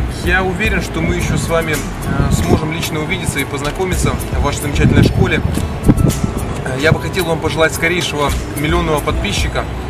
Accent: Minsk, Belarus; мне 29 лет, я из Минска, из Беларуси.

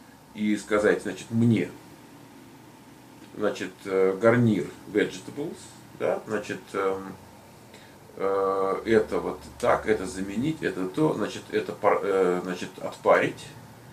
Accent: Moscow, Russia; Вот я родился в Москве. Я 34 года я прожил в Москве.

